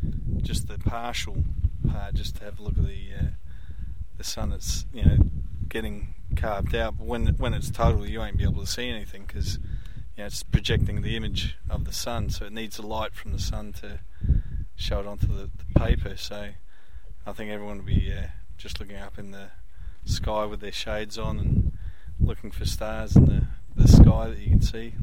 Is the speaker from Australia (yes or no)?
yes; Adelaide, South Australia, Australia; Adelaide, South Australia.